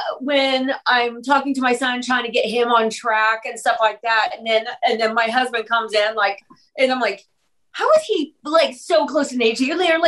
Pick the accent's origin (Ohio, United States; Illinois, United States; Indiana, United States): Indiana, United States; Like, I'm from Indiana, tiny little farm town